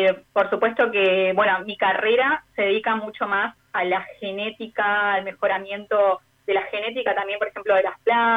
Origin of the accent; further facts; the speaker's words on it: Argentina; al menos a mí como argentina me enorgullece muchísimo